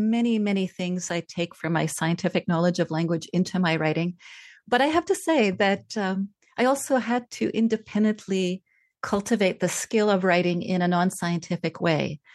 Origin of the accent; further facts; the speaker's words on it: Montreal, Quebec, Canada; English is a second language; also born or lived in Austria / Italy; through Austria and Italy, and eventually landed in Montreal, Canada, where I learned French before I learned English, and then encountered English in school.